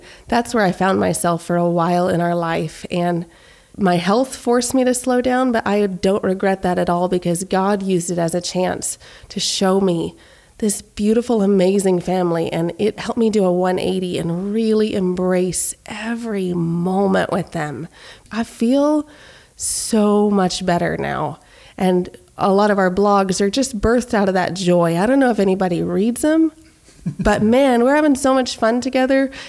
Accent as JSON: {"language": "English", "town": "Kansas City", "region": "Missouri", "country": "United States", "lives_now": "Nashville, United States", "said": "We live in Nashville. We've lived here for about a year and a half. We are transplants from Kansas City, and we're loving it."}